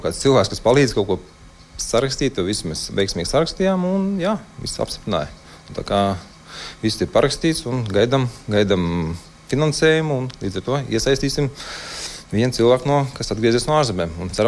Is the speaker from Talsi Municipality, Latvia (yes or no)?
no; Bauska, Bauska Municipality, Latvia; Manā gadījumā tas bija tā, kad es esmu no Bauskas